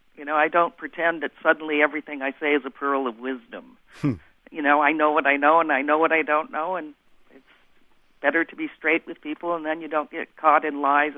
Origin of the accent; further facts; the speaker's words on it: Brattleboro, Vermont, United States; I'm from Brattleboro, Vermont.